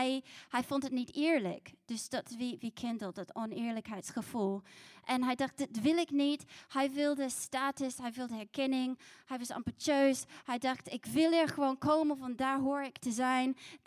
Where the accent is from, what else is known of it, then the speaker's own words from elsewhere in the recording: Christchurch, Canterbury, New Zealand; ik groeide zelf op in Christchurch, New Zealand, in een heel gehecht gezin.